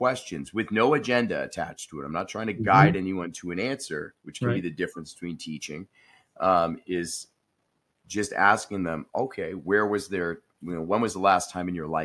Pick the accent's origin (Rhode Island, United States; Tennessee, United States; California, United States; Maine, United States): Maine, United States; Farmington; also born or lived in Austin, Texas; Yep, I'm back in Maine where I was born and raised, back in my hometown of Farmington.